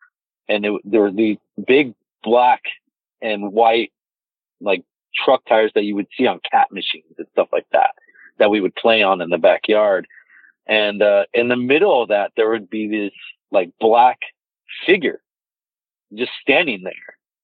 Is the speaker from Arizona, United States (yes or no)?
yes; Mesa, Arizona, United States; So I've lived here in Mesa, Arizona my entire life. I was born in June 6, 1996.